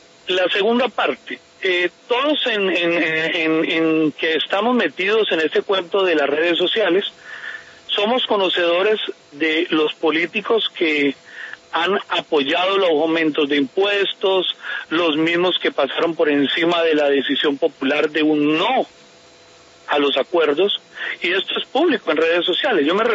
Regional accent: Colombia; moved away as an adult; yo me fui de Colombia. Primero, yo tuve dos partes de vida en mi país.

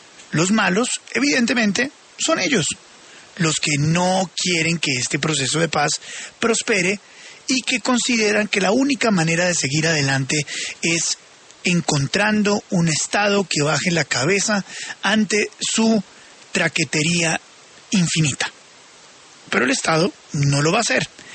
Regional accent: Colombia; Y como colombianos, estamos advertidos.

